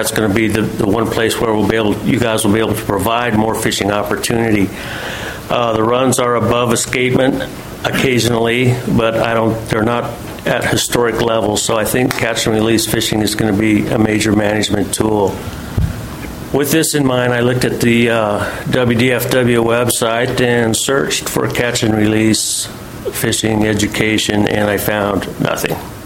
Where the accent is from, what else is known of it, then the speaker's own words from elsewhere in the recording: Mount Vernon, Washington, United States; from Mount Vernon.